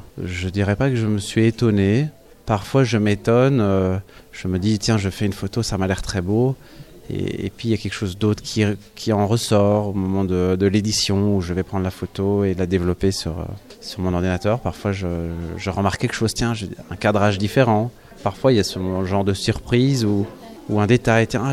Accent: Belgium; now in France; depuis que je me suis installé ici en Provence, je viens de Belgique

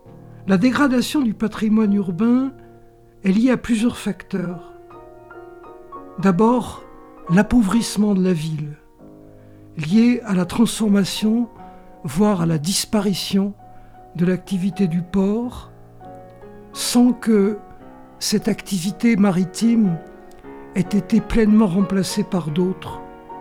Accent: Paris, Île-de-France, France; now in Marseille, France; Je suis parisien. Je suis né à Paris. Et ça me donne un petit recul quand je regarde Marseille.

